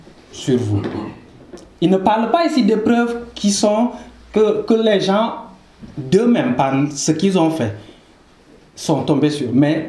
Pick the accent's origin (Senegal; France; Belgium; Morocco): Senegal; moved away as an adult; now in Canada; je suis originaire du Sénégal et ça fait 6 ans que je suis venu ici au Canada.